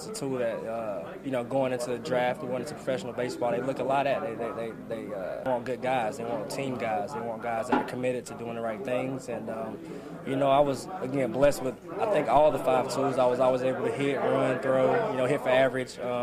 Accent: Asheville, North Carolina, United States; In Asheville, North Carolina. So I was born in North Carolina. The beautiful mountains, man. I'm biased, mountain boy.

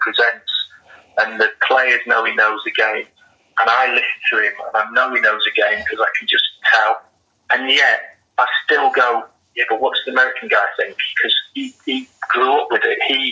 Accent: Manchester, North West England, United Kingdom; I was born in Manchester, and I grew up as a Manchester City fan, season ticket holder in the old main road.

